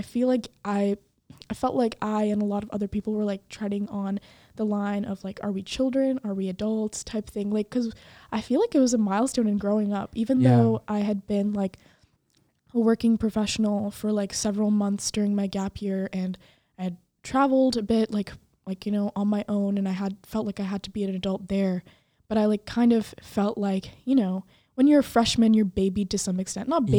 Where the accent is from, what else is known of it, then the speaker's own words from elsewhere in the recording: India; you know, I'm from India.